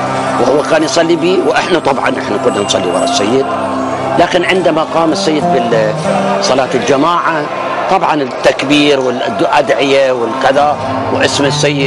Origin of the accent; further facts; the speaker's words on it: Karbala, Karbala Governorate, Iraq; ونحن ابناء كربلاء نرحب به